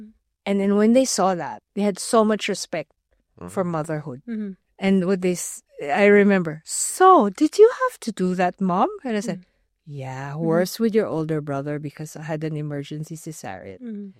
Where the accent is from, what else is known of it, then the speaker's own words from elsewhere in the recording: Philippines; But growing up, we grew up in the Philippines.